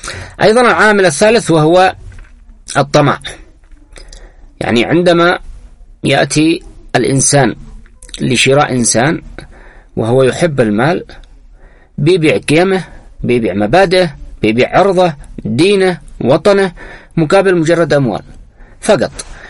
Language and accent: Arabic; Yemen